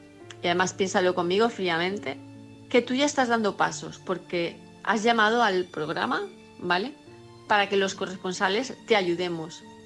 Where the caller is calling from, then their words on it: Palma, Balearic Islands, Spain; de Palma de Mallorca